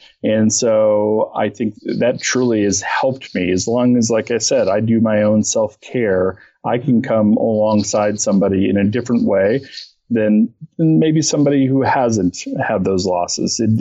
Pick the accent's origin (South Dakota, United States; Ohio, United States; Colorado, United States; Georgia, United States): Colorado, United States; Boulder; And although I'm from Boulder, sometimes I still go, really?